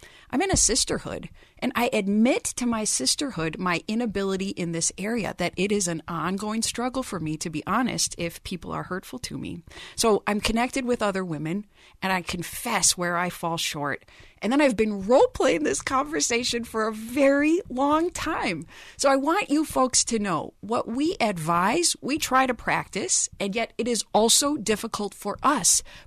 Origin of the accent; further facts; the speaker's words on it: Minnesota, United States; I grew up in Minnesota Nice, where our answer to how you're doing is we're always fine.